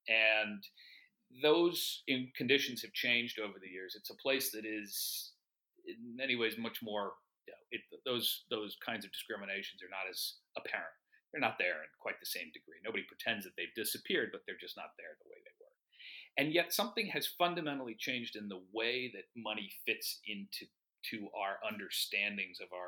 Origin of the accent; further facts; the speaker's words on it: Greenwich, Connecticut, United States; And part of growing up in Greenwich was this awareness of a certain, obviously, a sense of abundance.